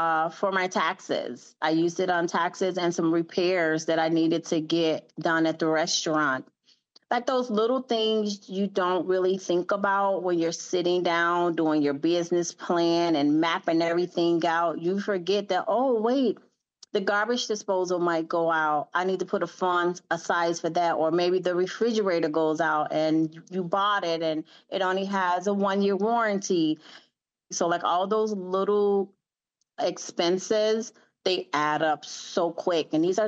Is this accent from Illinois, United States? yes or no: yes; Chicago, Illinois, United States; Because I'm from Chicago, and when people see the name Chicago, the first thing they ask when they walk in, are you from Chicago?